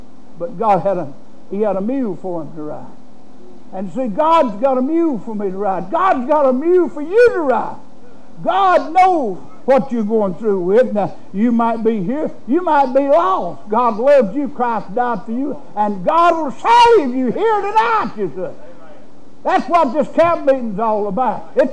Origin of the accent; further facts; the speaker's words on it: United States; See, in the county where I come from, I was born and raised in Rockingham County.